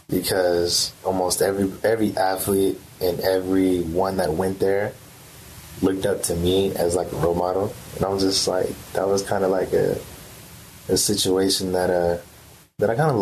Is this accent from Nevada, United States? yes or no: yes; North Las Vegas, Nevada, United States; Well, I'm from North Las Vegas, Nevada. Grew up in like a suburban area, kind of suburban slash rural area